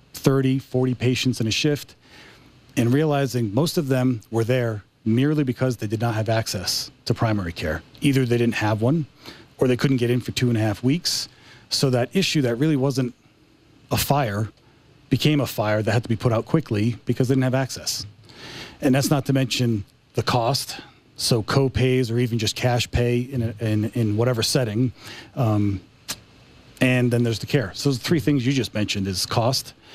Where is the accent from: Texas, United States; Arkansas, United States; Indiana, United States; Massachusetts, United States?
Massachusetts, United States; I came from Massachusetts.